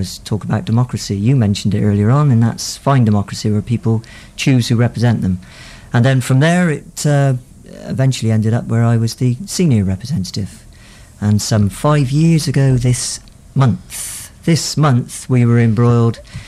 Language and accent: English; Bristol, South West England, United Kingdom; born there; I was born in Southmead Hospital, fell out of the hospital, fell into the local school, fell out of the school, fell into the local factory, which was Rolls-Royce.